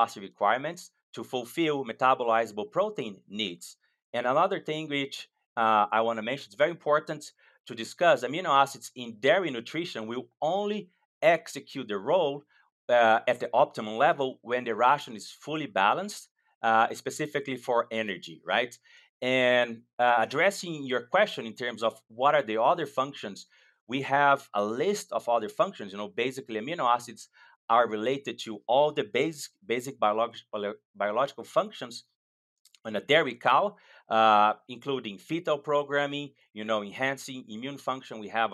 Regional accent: Brazil; English is a second language; moved away as an adult; also born or lived in United Kingdom; now in Canada; I was born and raised in Brazil. My family still farms in the state of Minas, close to São Paulo. In 2007, I went to the UK to do my PhD.

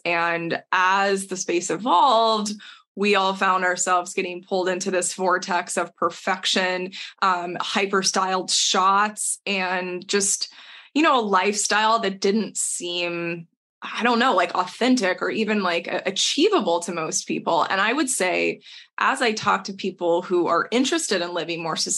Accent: Texas, United States; we are two people from Texas originally. Like my husband loves barbecue

